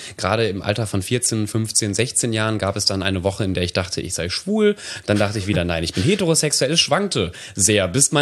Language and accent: German; Nettetal, North Rhine-Westphalia, Germany; Ja, Nettetal, das geht rein. Es gibt sogar ein anderes Nettetal, da kommt, glaube ich, Bier und Wasser her, aber das ist das, wo ich herkomme.